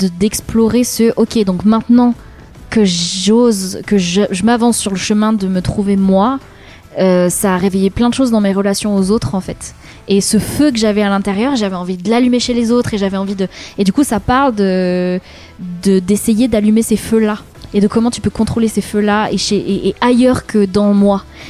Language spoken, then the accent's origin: French; Auvergne-Rhône-Alpes, France; also born or lived in Lyon; quand on vient de l'Ardèche profonde, trouver des gens pour monter un groupe, c'était très compliqué.